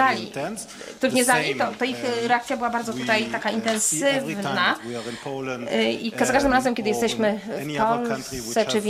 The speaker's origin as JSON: {"language": "Polish", "country": "Israel", "second_language": "Polish", "said": "ja pochodzę z Izraela, może słyszycie w akcencie"}